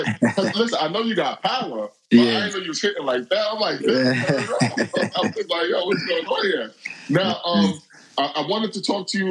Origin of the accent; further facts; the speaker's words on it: Brooklyn, New York, United States; Hey, listen. I'm from Brooklyn myself. I'm from Bed-Stuy.